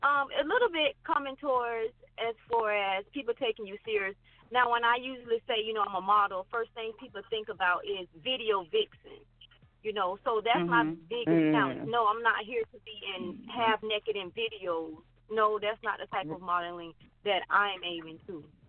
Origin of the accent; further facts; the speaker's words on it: Fort Lauderdale, Florida, United States; Yes, I'm from Fort Lauderdale, Florida.